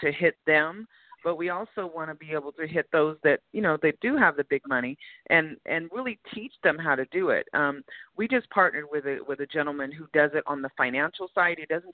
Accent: California, United States; You know, LA, I'm from California.

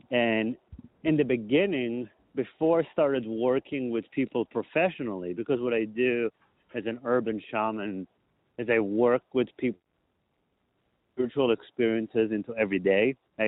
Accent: Israel; now in United States; because I came from Israel. I wasn't really aware of personal development until I came to America. I was religious in Israel, so maybe I would have if I wasn't. I grew up in a very religious society.

